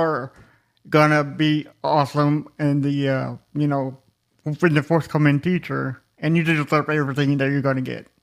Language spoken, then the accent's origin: English; Lexington, South Carolina, United States; I'm from Lexington, South Carolina.